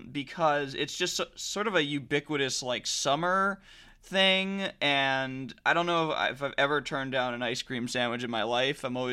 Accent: New York, United States; I mean, like I said, as a New Yorker, you know, you go to the bodega, it probably has a cat.

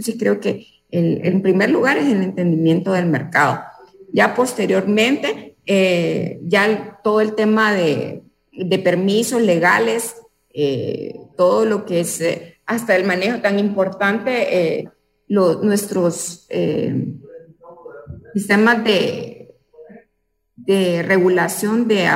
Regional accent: Tegucigalpa, Francisco Morazán, Honduras; Sí, soy hondureña.

